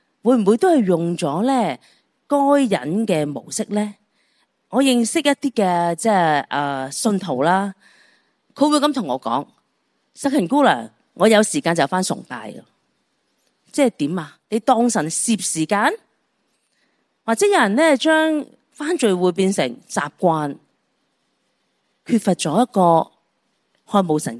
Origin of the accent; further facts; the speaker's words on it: Guangdong, China; 即係我哋广东人讲拉长块面，即係表示乜嘢啊，佢好失望，佢好不满。